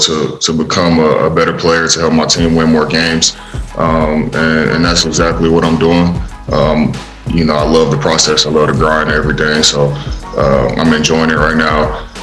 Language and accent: English; Texas, United States; playing in a national championship in my hometown, Cowboys Stadium, playing in Kobe's last game.